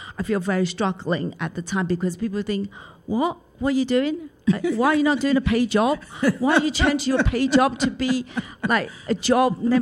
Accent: Taiwan; English is a second language; now in United Kingdom; I was born in Taiwan, raised in Taiwan.

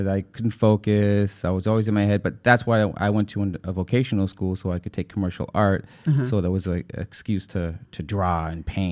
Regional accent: Boston, Massachusetts, United States; I'm from Boston. I'm a filmmaker.

